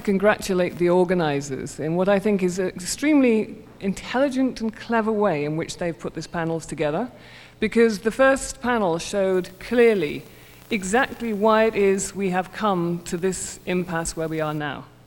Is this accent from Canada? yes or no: no; United Kingdom; You will have to slow me down because I'm British and we tend to mumble, so.